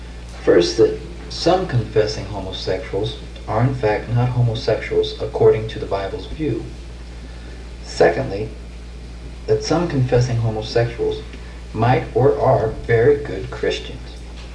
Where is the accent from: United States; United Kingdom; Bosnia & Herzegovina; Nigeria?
United States; first language English; Now, I'm an American, I speak English, I've always spoken English